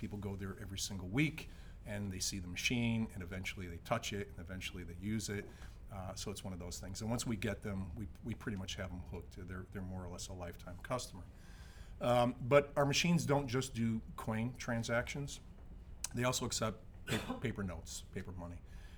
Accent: Boston, Massachusetts, United States; accent: Boston; moved away as an adult; I am. I'm from Boston.

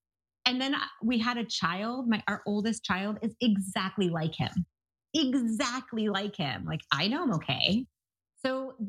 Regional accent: New York City, New York, United States; And I grew up in New York City with the like, it's 10 p.m. Do you know where your children are?

